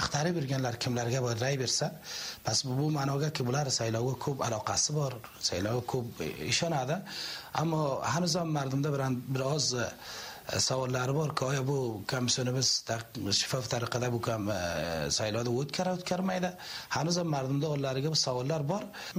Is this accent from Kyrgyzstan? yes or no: no; Jowzjan, Afghanistan; born there; Keyin Juzjonni bir ta ulusvollaridan biri o'sha yerda tug'ilganman.